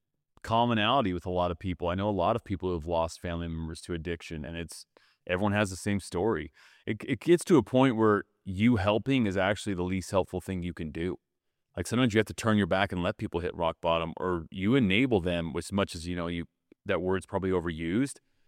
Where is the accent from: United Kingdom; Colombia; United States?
United States; Utah; moved away as an adult; also born or lived in New York; Because growing up in Utah, all I ever wanted to do was move out of Utah. I wanted to be bigger in that state. And I, you know, I was 29 or 30. I moved to New York.